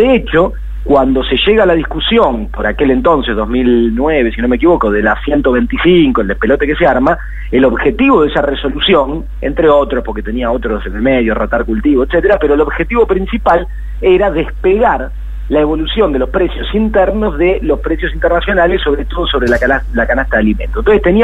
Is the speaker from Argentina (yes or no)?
yes; Argentina